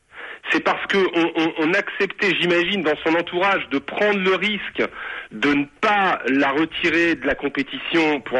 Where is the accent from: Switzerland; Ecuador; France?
France; Parce que chez nous, en France